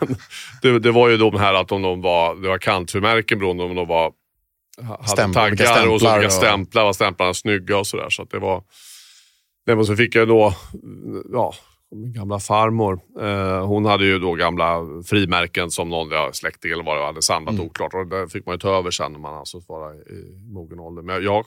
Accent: Örebro, Örebro County, Sweden; Jo, men jag växte upp i en, i Örebro, en medelstor svensk stad. Jag har en typisk medelklassuppväxt.

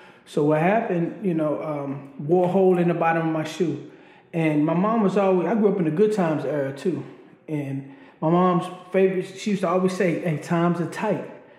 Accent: Baltimore, Maryland, United States; I was raised in Baltimore, Maryland. I spent a lot of time back and forth, kind of the old adage, the country mouse, city mouse

